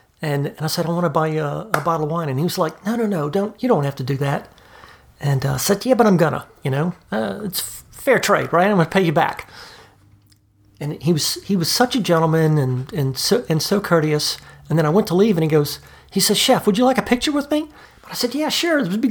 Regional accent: Louisiana, United States; growing up in Louisiana, I mean, even as a kid, I can remember turning on the PBS station.

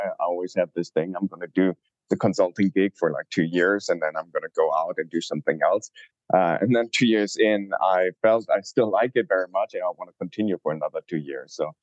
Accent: Munich, Bavaria, Germany; moved away as an adult; now in United States; originally I was born in Munich, and that's where I grew up and then went to college. And then about 10 years back, I came here to the U.S.

